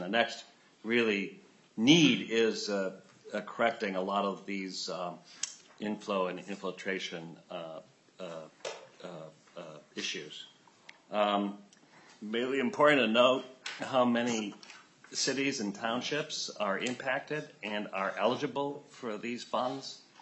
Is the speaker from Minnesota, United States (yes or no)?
yes; Minnesota, United States; So it makes you feel really good about being a Minnesotan.